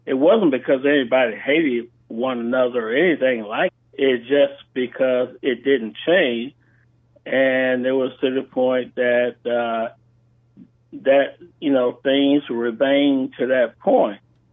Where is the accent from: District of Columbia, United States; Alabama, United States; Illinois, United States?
Alabama, United States; about 15 years ago, my hometown, Alabama, got its first non-black student that had from the first grade through the 12th